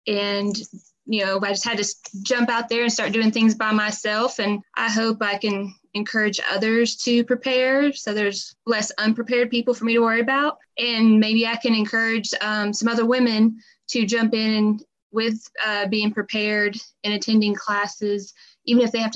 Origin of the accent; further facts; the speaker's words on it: North Carolina, United States; Like I said … from North Carolina.